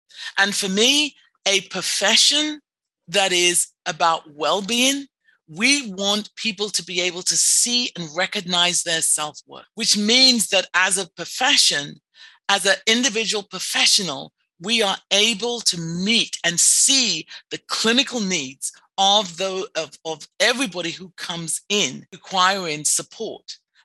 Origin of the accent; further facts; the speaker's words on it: England, United Kingdom; You know, my mother, I'm from England. People should be able to tell by my accent.